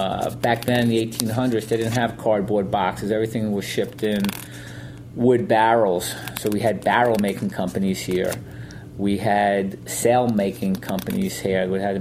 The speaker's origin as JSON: {"language": "English", "town": "Sayville", "region": "New York", "country": "United States", "tie": "born or raised there", "said": "I grew up in Sayville. I was born here in Sayville, and Sayville is a large shellfish community, or at least it was back in the 60s and 70s."}